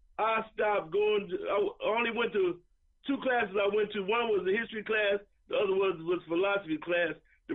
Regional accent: Omaha, Nebraska, United States; And hey, when I went to college, man, I'm from Omaha, Nebraska.

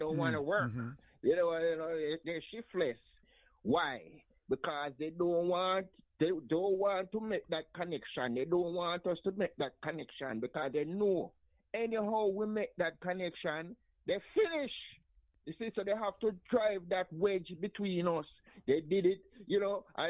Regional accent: Jamaica; now in United States; You see, I remember when I was coming from Jamaica, right? And I went to the U.S. Embassy.

